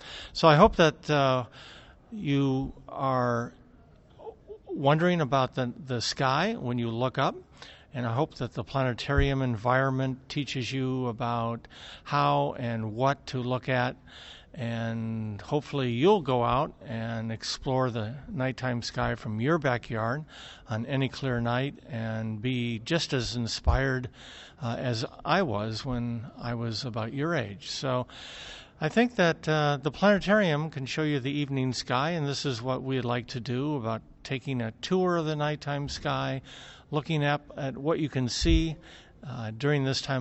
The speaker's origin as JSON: {"language": "English", "town": "Baton Rouge", "region": "Louisiana", "country": "United States", "said": "I am from Baton Rouge, Louisiana."}